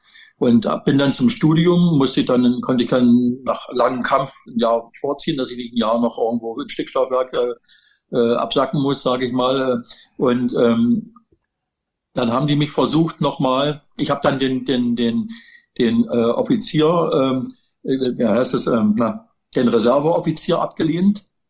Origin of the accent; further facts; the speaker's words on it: Wittenberg, Saxony-Anhalt, Germany; Es ist mein Geburtsort. Ich bin hier in Wittenberg seit 68 Jahren verankert. Also geboren bin ich ja noch als Hausgeburt im Vorort von Wittenberg, weil da das Haus meiner Eltern stand.